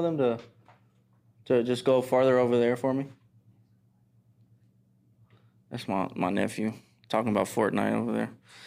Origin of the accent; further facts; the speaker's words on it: Northtown, Nevada, United States; now in Henderson, United States; Yeah, I grew up in Northtown, but I moved over to Henderson now